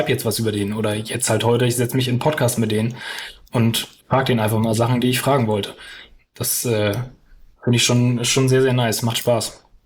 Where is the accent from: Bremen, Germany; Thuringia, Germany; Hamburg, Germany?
Hamburg, Germany; also ich bin geboren, aufgewachsen in Hamburg.